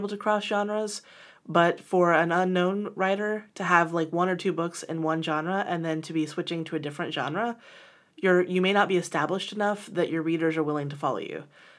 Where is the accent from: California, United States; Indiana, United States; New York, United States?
Indiana, United States; I grew up in Indiana